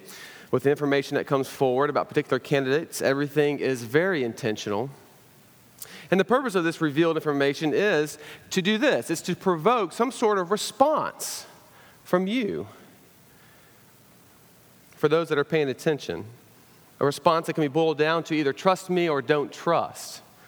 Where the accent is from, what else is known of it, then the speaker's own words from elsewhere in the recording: Chattanooga, Tennessee, United States; And I'm also from Chattanooga.